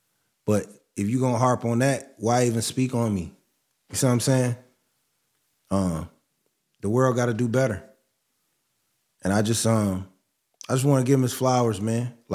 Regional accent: Gary, Indiana, United States; I'm from Gary, Indiana, man. I've had all black teachers.

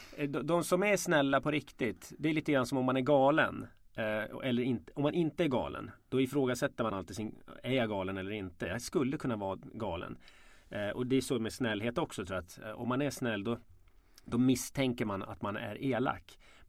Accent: Stockholm, Stockholm County, Sweden; där jag är uppväxt i Sätra på den tiden, där var det ju liksom...

